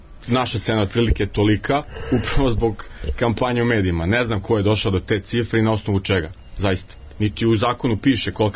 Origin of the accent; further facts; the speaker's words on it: Belgrade, Serbia; pa ja sam iz Beograda